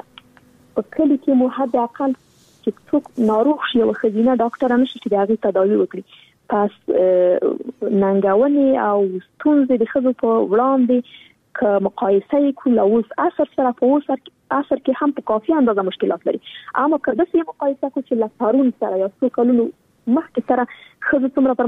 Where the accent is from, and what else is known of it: Afghanistan; born or raised there